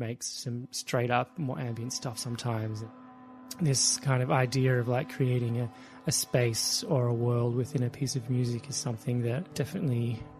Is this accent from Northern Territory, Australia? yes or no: no; Melbourne, Victoria, Australia; I'm a musician from Narm, also known as Melbourne, and I perform under the artist name